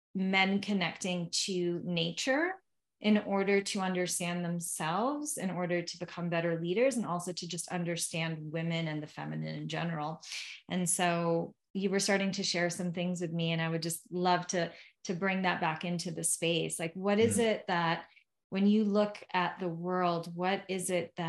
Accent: Lebanon; first language Arabic; English is a second language; I'm Lebanese. I grew up in Lebanon. So I speak Arabic

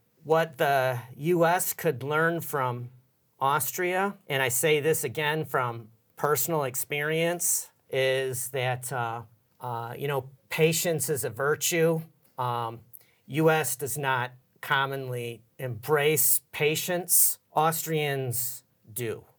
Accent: United States; they're usually surprised when I say I'm from the United States because I look somewhat Scottish. And so they usually assume I'm from the United Kingdom. And then I tell them I'm from the U.S.

